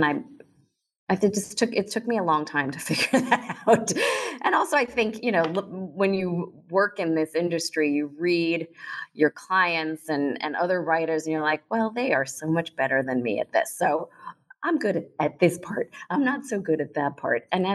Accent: New Jersey, United States; I grew up in New Jersey with parents of, my mom was from Brooklyn. My dad was from the Bronx. So very New York, Jewish parents. But they ended up in Jersey because they wanted some land for their children.

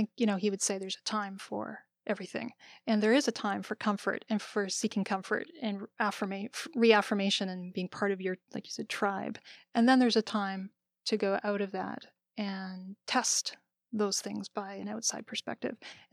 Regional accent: Canada; now in United States; So I was born and raised in Canada, and it's a more deferential society where you're going to be more willing to recognize someone else in authority over you or so on.

